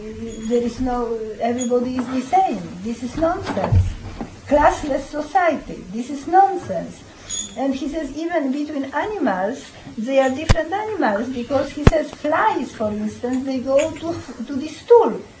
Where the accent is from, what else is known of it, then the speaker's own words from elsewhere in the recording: Poland; born there; English is a second language; I was born in Poland.